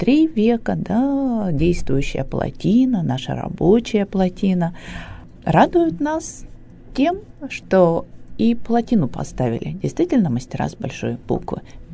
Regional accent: Yekaterinburg, Sverdlovsk Oblast, Russia; born or raised there

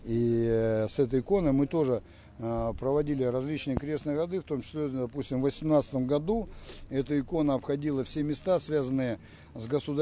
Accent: Verkhneuralsk, Chelyabinsk Oblast, Russia; also born or lived in Magnitogorsk; я из оренбургских казаков, сам я родом с Верхнеуральска, с Магнитогорска, Верхнеуральска.

